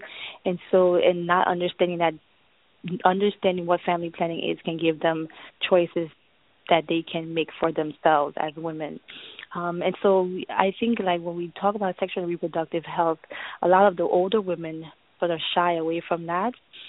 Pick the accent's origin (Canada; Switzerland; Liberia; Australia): Liberia; now in Philadelphia, United States; I'm originally from Liberia. I've lived in Philadelphia for a long time now